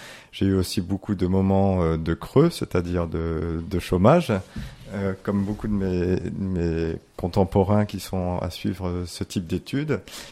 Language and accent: French; Paris, Île-de-France, France; Alors, d'abord, je suis parisien, donc voilà.